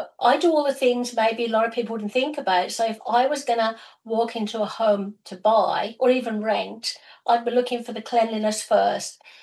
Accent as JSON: {"language": "English", "region": "England", "country": "United Kingdom", "moved": "yes", "said": "Now, obviously, I emigrated here in 93 from England and we sold three homes over there."}